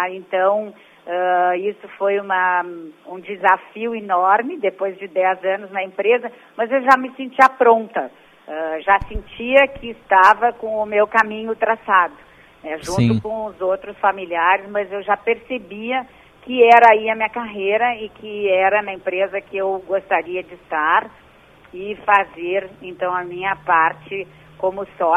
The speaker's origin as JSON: {"language": "Portuguese", "town": "Camaquã", "region": "Rio Grande do Sul", "country": "Brazil", "tie": "born there", "lives_now": "Porto Alegre, Brazil", "said": "Eu vim e morei em Porto Alegre, eu nasci em Camaquã e vim morar aqui em Porto Alegre quando eu tinha 18 anos."}